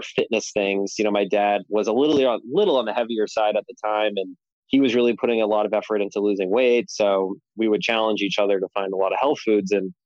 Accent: Boston, Massachusetts, United States; then growing up in Boston, I caddied a lot.

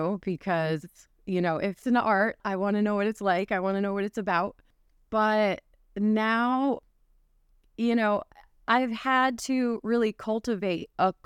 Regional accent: Connecticut, United States; So I am from Connecticut.

